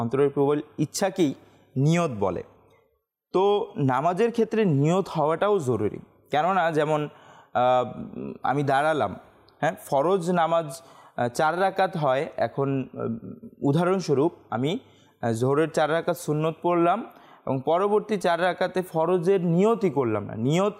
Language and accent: Bangla; Bangladesh; তো যেহেতু আমরা বাংলাদেশে আছি, আর আমরা বাংলাদেশি